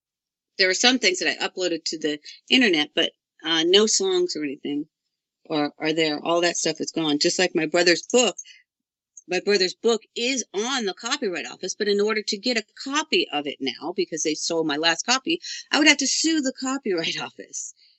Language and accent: English; North Miami Beach, Florida, United States; I was raised in Ives Estates, North Miami Beach. I lived off of Ivesbury Road, and I went to Mady Ives Elementary.